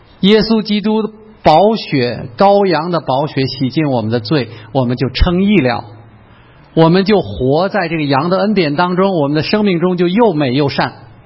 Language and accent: Chinese; Beijing, China; 我是北京来的，这是北京的天坛啊